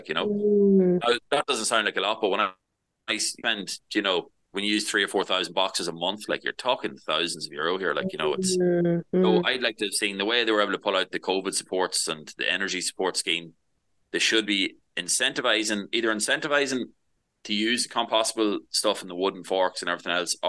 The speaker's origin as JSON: {"language": "English", "region": "County Monaghan", "country": "Ireland", "said": "but we're from Monaghan and we don't, you know"}